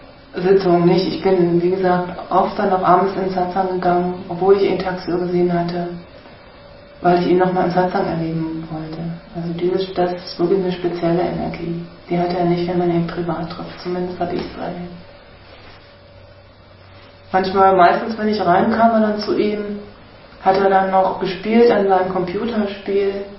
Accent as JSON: {"language": "German", "town": "Cologne", "region": "North Rhine-Westphalia", "country": "Germany", "tie": "born there", "said": "Ich bin in Köln geboren, ich kenne mich da super gut aus."}